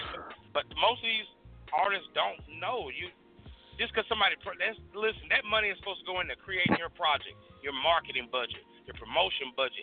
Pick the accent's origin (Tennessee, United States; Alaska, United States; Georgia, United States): Tennessee, United States; Halls; I'm not from fucking Memphis. I'm from Lauderdale County. I'm from Halls. My whole ordeal coming in this game was a shed light on my city.